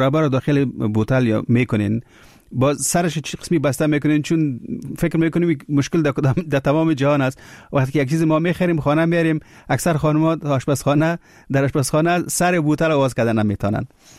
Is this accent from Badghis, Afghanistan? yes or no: no; Kabul, Afghanistan; زه اصل کې د کابل يم، په کابل کې د مڼو باغونه ډیر دي